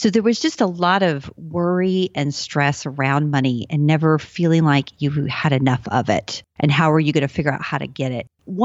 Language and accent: English; Texas, United States; So I grew up in Texas and, you know, my parents lived in the city, San Antonio, and they saved up to buy a farm and then build a house on the farm.